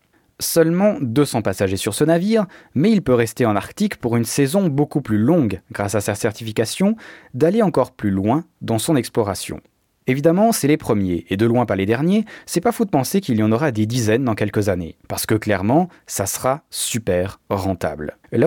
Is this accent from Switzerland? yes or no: yes; Switzerland; Vu que je suis suisse, donc capitaliste évidemment, de droite